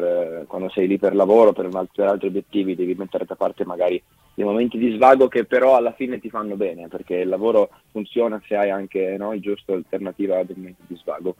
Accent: Pesaro, Marche, Italy; Sì, sono di Pesaro, esatto.

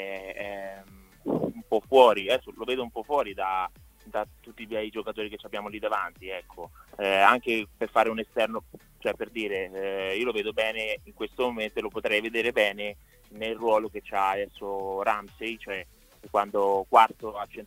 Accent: Recanati, Marche, Italy; born there; now in Ancona, Italy; Allora, sono nato a Recanati, abito in Ancona, nelle Marche.

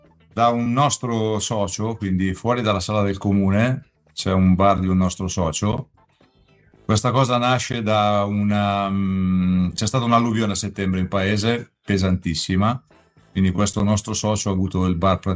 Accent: Meda, Lombardy, Italy; siamo tutti di Meda

